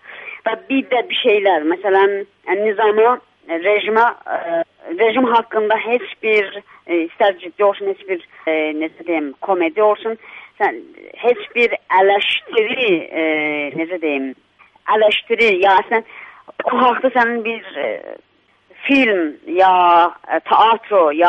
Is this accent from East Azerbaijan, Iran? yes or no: no; Ardabil, Ardabil Province, Iran; moved away as an adult; now in Canada; Mən qısaca öz haqqımda belə bilgi verim ki, əslən Ərdəbilliyəm, buyurduğunuz kimi. … Əlbəttə, indi Kanadada … yəni dəyişdirmişəm.